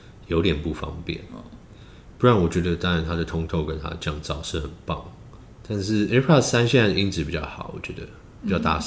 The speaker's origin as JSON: {"language": "Chinese", "country": "Taiwan", "tie": "born or raised there", "moved": "yes", "lives_now": "United States", "said": "比如说我在台湾长大，然后后来去美国，然后。在那边比如说成长嘛，20年然后工作什么什么"}